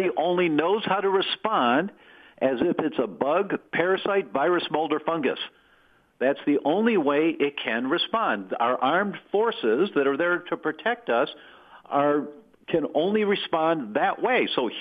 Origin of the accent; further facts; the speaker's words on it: Detroit, Michigan, United States; I grew up in Detroit across the river from the Rouge plant, Ford's largest assembly line.